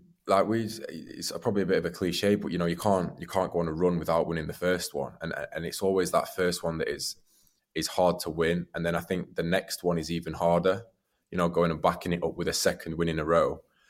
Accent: Sheffield, Yorkshire and the Humber, United Kingdom; I'm being from Sheffield

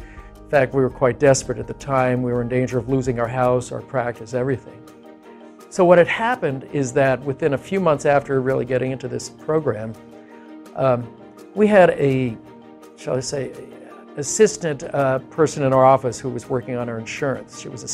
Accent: Massachusetts, United States; I am from Cape Cod, Massachusetts, and I have been with the Trivedi family since 2010.

